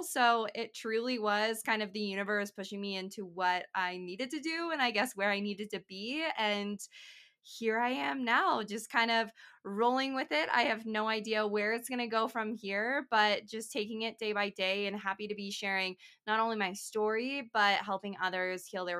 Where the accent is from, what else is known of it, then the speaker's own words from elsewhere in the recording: Arizona, United States; now in Jackson Hole, United States; I live in Jackson Hole, Wyoming, but I'm originally from Arizona. I moved out here 4 years ago for an internship for my master's.